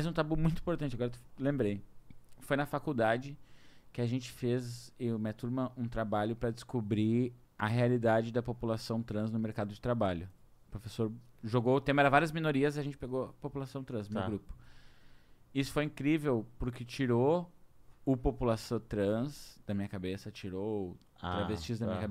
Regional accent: Cachoeirinha, Rio Grande do Sul, Brazil; Eu sei porque eu sou de Cachoeirinha.

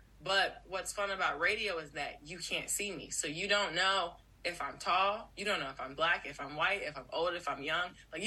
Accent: Chicago, Illinois, United States; And it was based out of Chicago, made in Chicago. I'm from Chicago.

